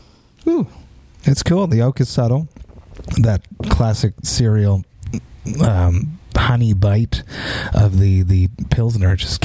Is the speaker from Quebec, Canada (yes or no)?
yes; Quebec, Canada; English is a second language; I'm from Quebec, Canada.